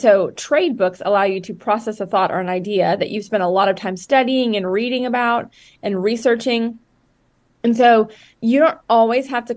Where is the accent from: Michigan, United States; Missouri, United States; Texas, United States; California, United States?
Texas, United States; Dallas; And I grew up in the Dallas area, so Dallas, Texas, and then have lived all over, but I have roots in the South and in the South in America.